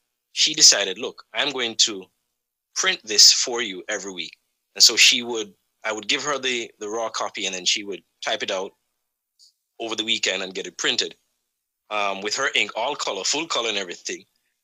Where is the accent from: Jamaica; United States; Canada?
Jamaica; I spent my entire childhood days in Jamaica. I grew up in Jamaica, and I had some really good days.